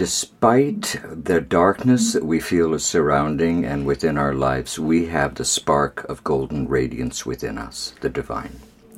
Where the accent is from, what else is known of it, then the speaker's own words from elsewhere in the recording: Oxford, South East England, United Kingdom; born there; I was born in England, Oxford.